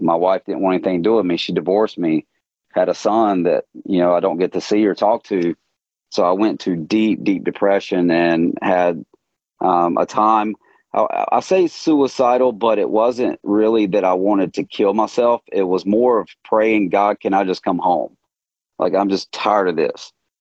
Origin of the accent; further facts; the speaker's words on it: Thomasville, North Carolina, United States; also born or lived in High Point; But yeah, I grew up, I was born here in High Point where I live, raised in Thomasville, about 20 minutes down the road, a little small town.